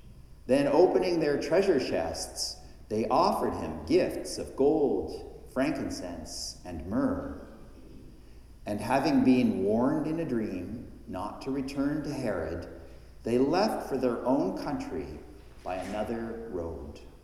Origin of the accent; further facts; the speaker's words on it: Canada; born there; My background, as you may notice from my surname, is a Dutch background. I was born in Canada, but my parents both came here as children.